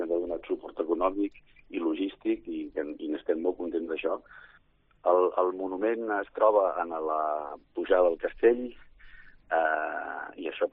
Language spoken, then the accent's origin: Catalan; Catalonia, Spain; perquè com a catalans, no?, sembla que sempre celebrem les derrotes